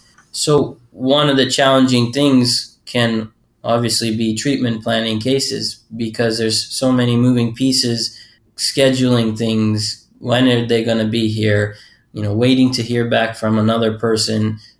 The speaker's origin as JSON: {"language": "English", "town": "Jacksonville", "region": "Florida", "country": "United States", "tie": "born or raised there", "moved": "as an adult", "said": "I am a periodontist in Southern California. I grew up in Jacksonville, Florida, and University of Florida was college for me. After that, I moved to Washington, D.C. for dental school at Howard University."}